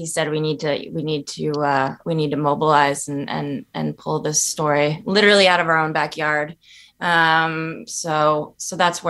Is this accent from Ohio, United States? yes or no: no; Chicago, Illinois, United States; I am from Chicago, yes.